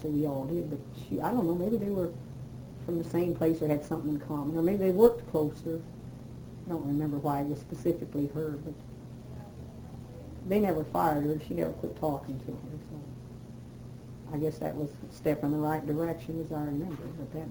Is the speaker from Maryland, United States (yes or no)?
no; New Mexico, United States; because I was from New Mexico and we had very few. In fact, where we grew up out there in the country, I don't remember any black families living around us at all